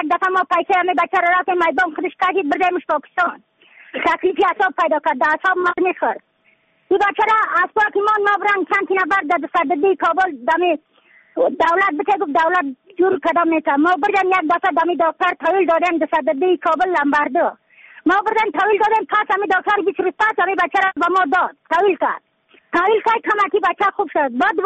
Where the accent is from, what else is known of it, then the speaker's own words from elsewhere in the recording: Badakhshan, Afghanistan; از بدخشان هستم، مرکز بدخشان، ولسوالی اکلی پایان، قیره وینگ